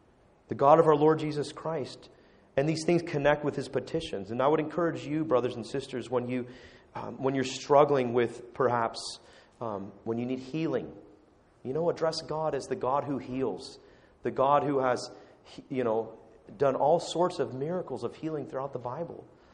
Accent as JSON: {"language": "English", "region": "California", "country": "United States", "moved": "yes", "lives_now": "Canada", "said": "maybe you don't know I'm not from Canada originally. Maybe you can tell by the accent. I don't know. From Southern California"}